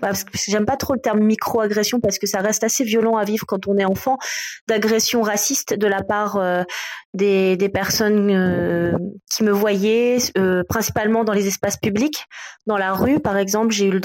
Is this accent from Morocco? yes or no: no; northern France, France; also born or lived in South Korea; je suis née en 1982 en Corée du Sud. J'ai été adoptée à l'âge de 10 mois en France, dans le nord de la France.